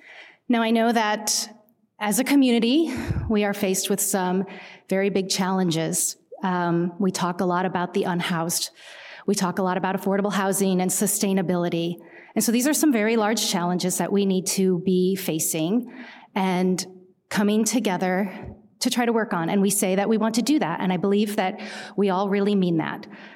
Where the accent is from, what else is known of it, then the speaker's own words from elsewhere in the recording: East Coast, United States; he was from Northern Indiana. I was from the East Coast. He wanted to get back home. I intended to stay on the East Coast.